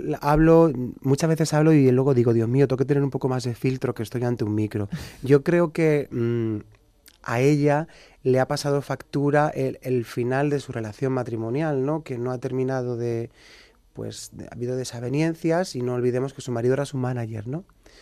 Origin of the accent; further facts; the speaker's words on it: Andalusia, Spain; yo que soy andaluz te digo